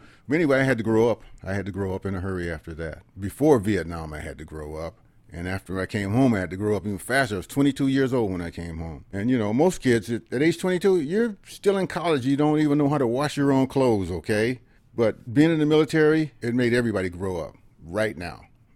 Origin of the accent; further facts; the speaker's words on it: Fresno, California, United States; But far as growing up in West Fresno, I wasn't hungry. I wasn't rich either. And to go to downtown Fresno, that was a treat.